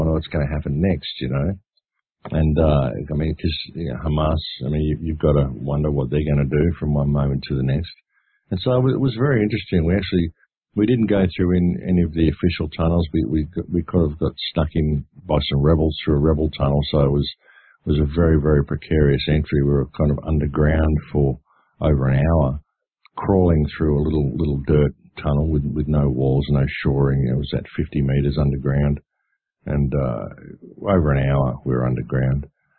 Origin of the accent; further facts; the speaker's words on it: Australia; now in United Kingdom; You're in England. I'm going, yeah, but I'm from Australia, so.